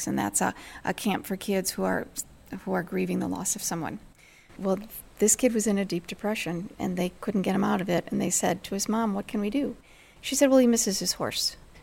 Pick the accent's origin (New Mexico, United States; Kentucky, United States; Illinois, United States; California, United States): Illinois, United States; Chicago; I grew up in Chicago, probably the only little girl that didn't want a pony because I didn't know they existed.